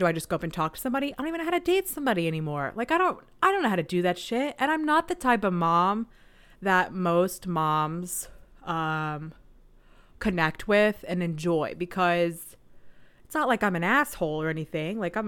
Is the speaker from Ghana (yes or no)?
no; Chattanooga, Tennessee, United States; My hometown, Chattanooga, Tennessee, a shout out. All of my family lives there.